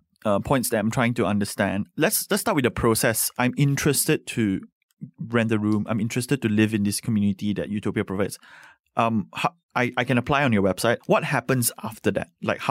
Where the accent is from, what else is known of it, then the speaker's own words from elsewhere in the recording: Sarawak, Malaysia; I'm from Sarawak, actually.